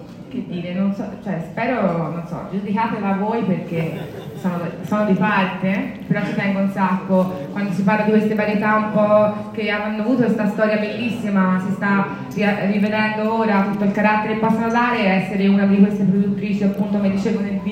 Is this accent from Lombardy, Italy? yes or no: no; Florence, Tuscany, Italy; io sono di Firenze, non so se si sente un po' più con l'accento.